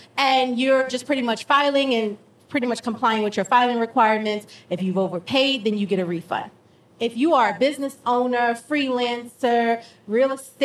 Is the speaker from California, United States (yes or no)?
no; New York, United States; now in Georgia, United States; Like Matt and I, we're from New York. New York kills you.